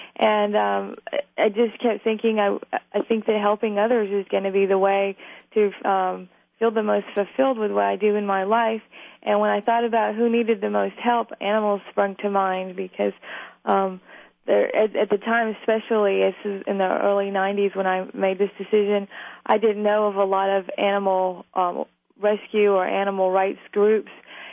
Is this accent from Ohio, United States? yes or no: no; Mississippi, United States; Well, I grew up in southern Mississippi, the area that just got hit by Hurricane Katrina.